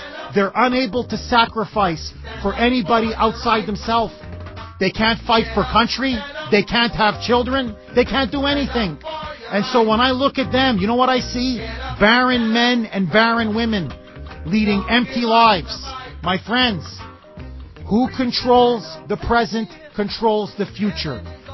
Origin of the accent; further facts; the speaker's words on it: Montreal, Quebec, Canada; I'm originally from Montreal.